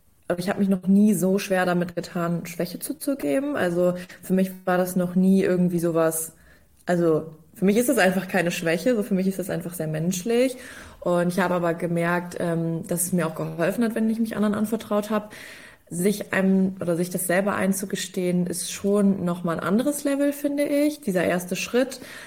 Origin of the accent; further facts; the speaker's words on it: Bremen, Germany; ich bin 27 Jahre alt, ich komme aus Bremen